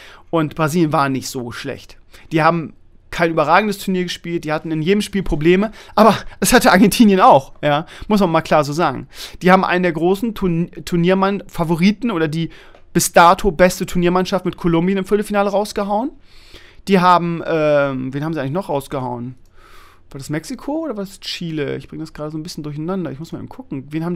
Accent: Germany; das gibt mir ein Gefühl von, ich bin Deutscher und ich gehöre dazu

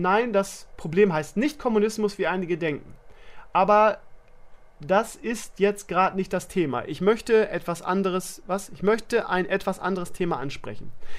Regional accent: Bremen, Germany; ich bin ja nun in Bremen-Gröppeling aufgewachsen.

